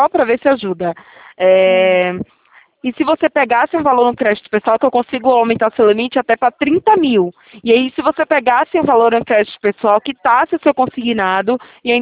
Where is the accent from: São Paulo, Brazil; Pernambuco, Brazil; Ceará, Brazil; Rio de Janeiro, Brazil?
São Paulo, Brazil; Itatiba